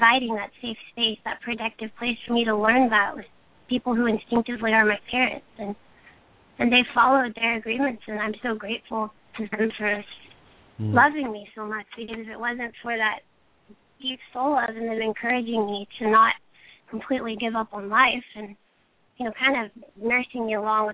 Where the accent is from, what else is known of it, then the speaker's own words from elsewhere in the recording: Texas, United States; I'm from Texas and they definitely are like that, but they love me